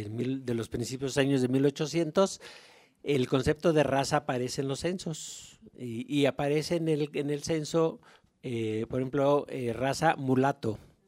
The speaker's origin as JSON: {"language": "Spanish", "town": "Jalostotitlán", "region": "Jalisco", "country": "Mexico", "said": "Yo soy de Los Altos, de Jalos, y ahí no había, y claro que había, ¿no?"}